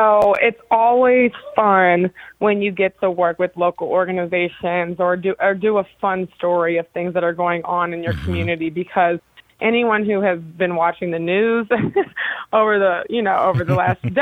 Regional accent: St. Louis, Missouri, United States; I'm from St. Louis, you know, and a lot of these people who watch our station, they know me. They've watched me grow up

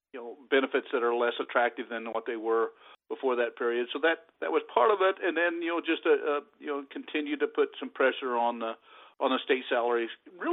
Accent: Cosby, Missouri, United States; Well, I am from Cosby, Missouri. Grew up there on a six-generation farm.

